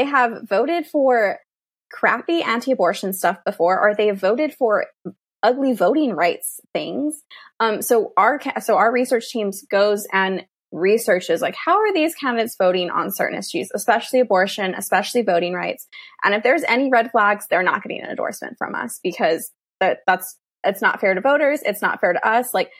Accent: Texas, United States; as a Texan, I can tell you it is not accessible.

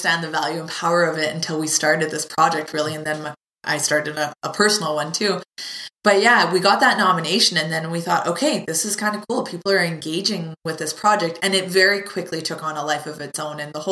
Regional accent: Penticton, British Columbia, Canada; also born or lived in Lake Country / Kelowna; because I moved around from Penticton to Lake Country to Kelowna, and then again, I never really had a childhood, you know, group of friends or a pod of friends that you could cling to.

